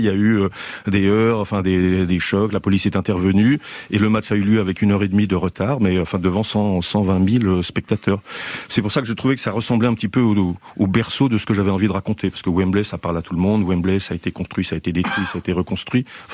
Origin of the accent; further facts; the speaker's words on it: Lyon, Auvergne-Rhône-Alpes, France; donc je suis lyonnais